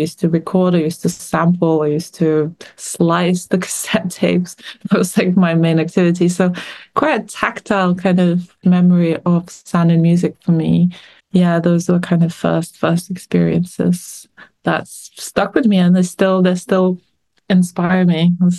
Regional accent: Lithuania; So just in the first years of independence of our country, I come from Lithuania.

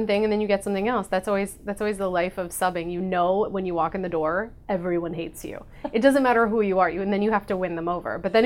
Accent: Chicago, Illinois, United States; also born or lived in Ohio / Pennsylvania; now in New York City, United States; I live now in Chelsea in Manhattan. I am originally from Chicago, then moved to outside of Cleveland, then moved to Bucks County, Pennsylvania. So I'm from the Midwest.

